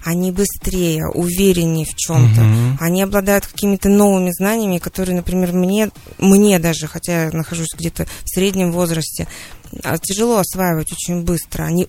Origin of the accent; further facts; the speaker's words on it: Siberia, Russia; по крайней мере, сибиряки. Я коренной житель, но наши предки, давние предки, я полагаю, пришли сюда вместе с Ермаком, когда присоединялась Сибирь, и все, без исключения родственники, говорят, что мы происходим из Челдонов.